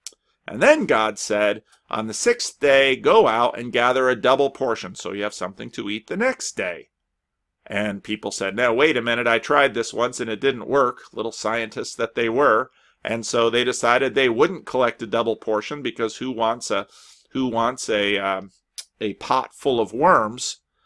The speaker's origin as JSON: {"language": "English", "town": "Paterson", "region": "New Jersey", "country": "United States", "tie": "born or raised there", "said": "Now, as a young boy growing up in Patterson"}